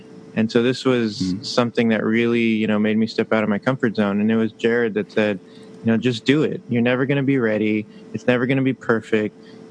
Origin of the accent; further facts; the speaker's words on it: McAllen, Texas, United States; moved away as an adult; also born or lived in Houston; now in Saudi Arabia; I am from McAllen, Texas. So I grew up in, born and raised in McAllen, Texas. Went to the University of Houston, lived in Houston for 14, 15 years.